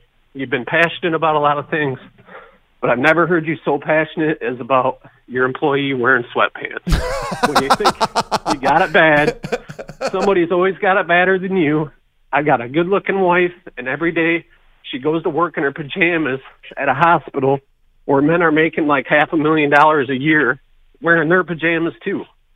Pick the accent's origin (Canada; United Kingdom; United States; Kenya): United States; Michigan; I'm from Michigan. You know, MSU, Mateen Cleaves